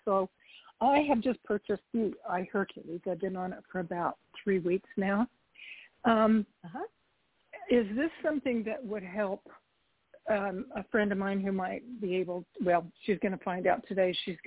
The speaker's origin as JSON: {"language": "English", "region": "Utah", "country": "United States", "said": "I'm from Utah."}